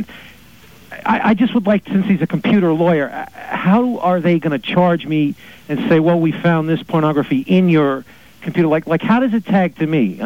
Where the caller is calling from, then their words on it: Ridgewood, New Jersey, United States; I'm calling you from Ridgewood, New Jersey.